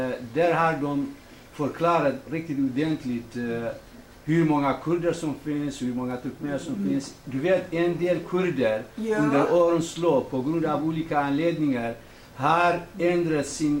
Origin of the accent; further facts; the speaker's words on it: Kirkuk, Kirkuk Governorate, Iraq; Eftersom jag kommer från Kirkuk och mina förfäder kommer från Kirkuk.